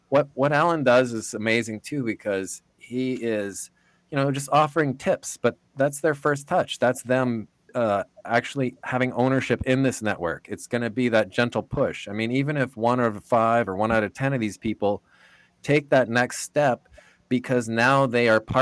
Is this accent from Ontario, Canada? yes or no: no; British Columbia, Canada; now in United States; So I moved down here from Canada to attend Simpson. And British Columbia, Northern British Columbia.